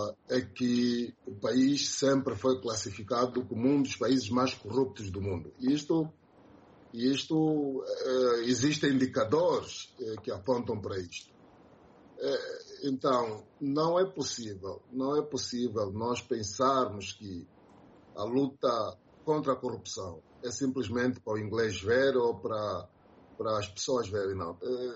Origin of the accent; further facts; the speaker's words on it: Angola; com cada um de nós como angolanos